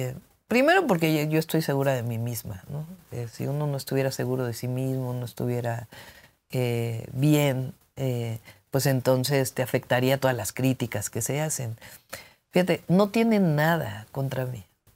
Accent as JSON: {"language": "Spanish", "region": "Mexico City", "country": "Mexico", "tie": "born there", "said": "yo nací en la Ciudad de México."}